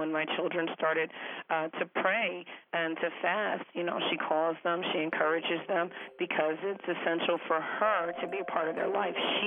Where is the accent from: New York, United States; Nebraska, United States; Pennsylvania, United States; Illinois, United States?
Pennsylvania, United States; Philadelphia; I'm from Philadelphia, Pennsylvania.